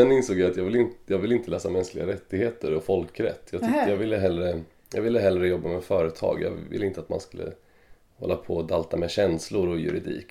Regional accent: Örebro, Örebro County, Sweden; also born or lived in Lessebo; Nej, jag är faktiskt född i Lessebo, Småland. Men uppvuxen i Örebro, flyttade dit när jag var några månader bara.

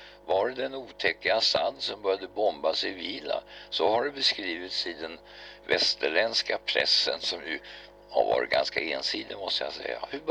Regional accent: Syria; now in Sweden; Jag är från Syrien.

